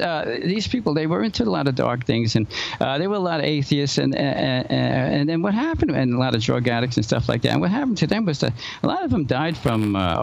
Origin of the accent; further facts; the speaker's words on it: Brooklyn, New York, United States; born there; Well, I was born in Brooklyn, and back in the day, we went to a parochial school.